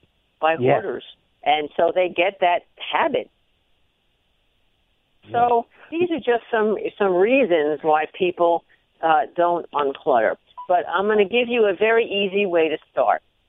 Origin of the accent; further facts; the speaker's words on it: The Bronx, New York, United States; born there; And my Czechoslovakian grandfather went to one of these carnivals in the Bronx. I was born in the Bronx.